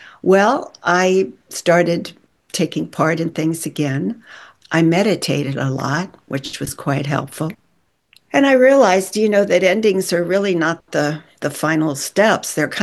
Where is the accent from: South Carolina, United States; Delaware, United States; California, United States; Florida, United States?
Delaware, United States; Wilmington; I said, I'm from Wilmington, Delaware.